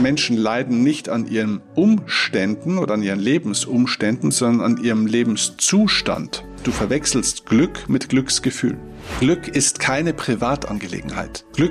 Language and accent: German; Bavaria, Germany; Oder passt schon, wie man bei uns in Bayern sagt.